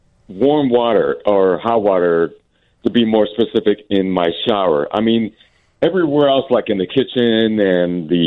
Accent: Chicago, Illinois, United States; now in Tampa, United States; Formerly from Chicago, but I moved to Tampa in May.

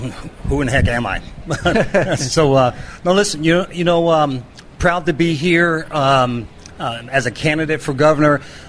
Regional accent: New York, United States; I grew up in Harlem, New York in the late 1960s when my parents divorced.

